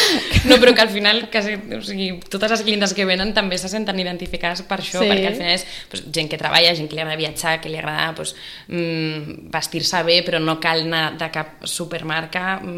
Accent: Sitges, Catalonia, Spain; però tothom que sap que soc de Sitges.

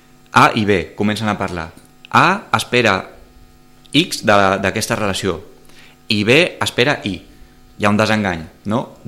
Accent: Sitges, Catalonia, Spain; sense haver escoltat que som de Sitges

